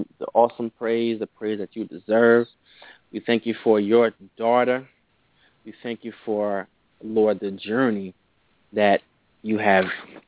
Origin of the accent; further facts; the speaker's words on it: New York City, New York, United States; Well, me, I was born and raised in New York City. Currently, I'm in Canada right now.